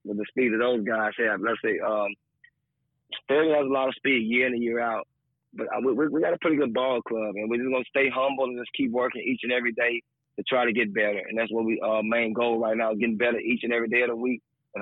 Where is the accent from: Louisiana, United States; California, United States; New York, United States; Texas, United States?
Louisiana, United States; Tallulah; You know, I'm from my hometown of Tallulah, Louisiana, which is 25 miles south of Lake Providence.